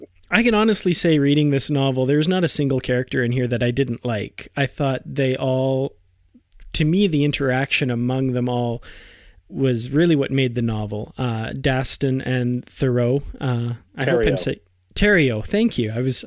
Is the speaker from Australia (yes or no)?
no; Canada; I'm Canadian